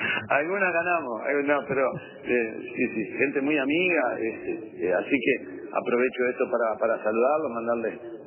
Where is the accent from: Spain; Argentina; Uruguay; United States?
Uruguay; Florida; No se olviden que yo soy de Florida y me siento muy orgulloso de ser un entrenador formado en el interior del país.